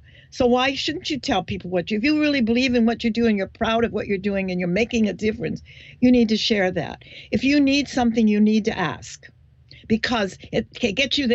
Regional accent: Hawaii, United States; I'm originally from Hawaii, and I was working at the Hawaiian Village.

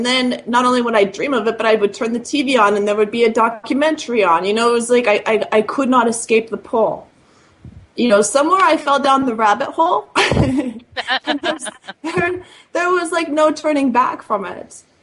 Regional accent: California, United States; You know, I'm from California, and I love California because I was born there

